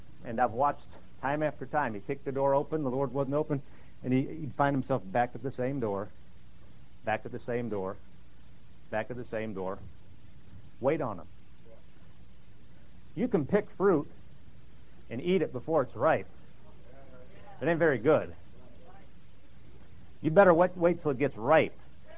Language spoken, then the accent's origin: English; Illinois, United States; I grew up in Illinois, and after I got saved, about just a few months after I got saved, I went off to a Bible college in East Peoria, Illinois.